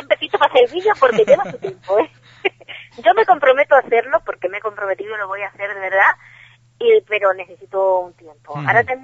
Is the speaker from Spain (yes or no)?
yes; Guareña, Extremadura, Spain; now in Villafranca, Spain; yo tampoco vivo en Guareña. Y la verdad que para mí, llevo aquí viviendo en Villafranca pues casi 20 años, pero para mí mi pueblo es mi pueblo.